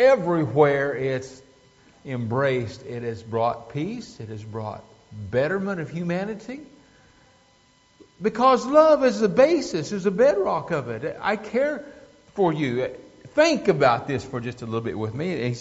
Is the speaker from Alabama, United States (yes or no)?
no; Kansas, United States; Well, I was raised up in Kansas.